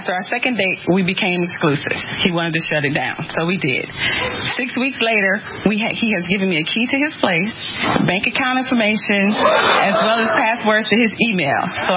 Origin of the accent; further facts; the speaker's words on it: Virginia, United States; Virginia.